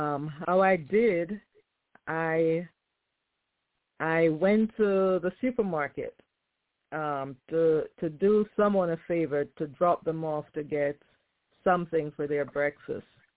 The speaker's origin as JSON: {"language": "English", "country": "Jamaica", "said": "It was with a Jamaican accent, and I'm Jamaican"}